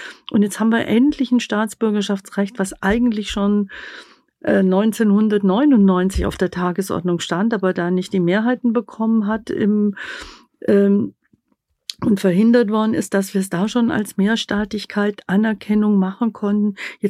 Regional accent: Augsburg, Bavaria, Germany; Ich komme aus Augsburg. Augsburg ist die drittgrößte Stadt in Bayern.

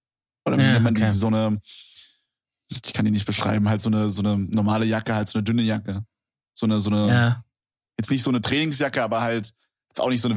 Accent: Berlin, Germany; Und ich komme ja aus Berlin

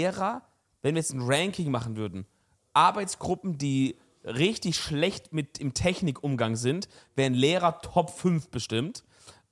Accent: Baden-Württemberg, Germany; also GFS hieß das bei uns in Baden-Württemberg, ich möchte gerne meine GFS mit Beamer machen und so.

